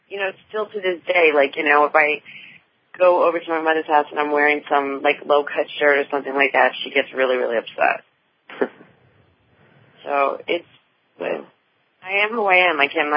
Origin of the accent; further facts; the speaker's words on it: Long Island, New York, United States; they had no idea what it was like growing up in Long Island in New York.